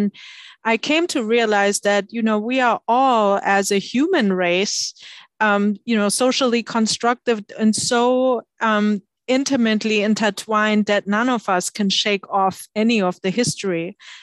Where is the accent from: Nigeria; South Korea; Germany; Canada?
Germany; English is a second language; now in United States; I grew up in Germany, and as you might detect from my accent